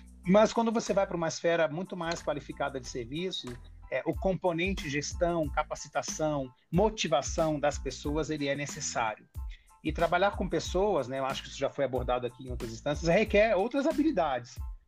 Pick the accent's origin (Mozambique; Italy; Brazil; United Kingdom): Brazil; nós, como brasileiros, somos mais, talvez, ousados, né, no processo de mudança.